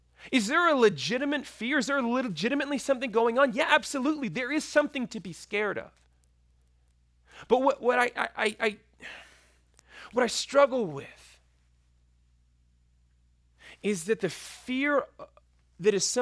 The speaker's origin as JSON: {"language": "English", "region": "Texas", "country": "United States", "tie": "born or raised there", "said": "You know, growing up in West Texas, you could see the storms before they hit."}